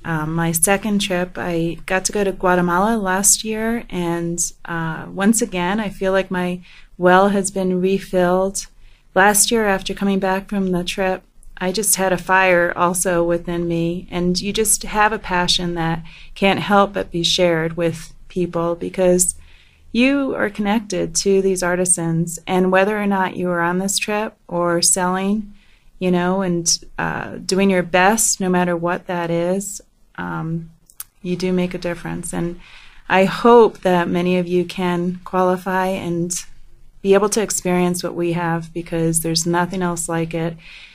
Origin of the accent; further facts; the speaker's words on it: Hudson, Ohio, United States; I'm from Hudson, Ohio